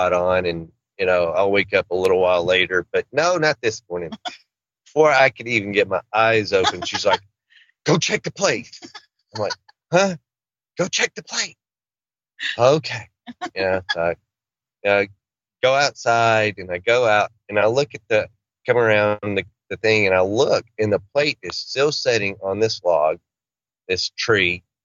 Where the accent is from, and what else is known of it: Arkansas, United States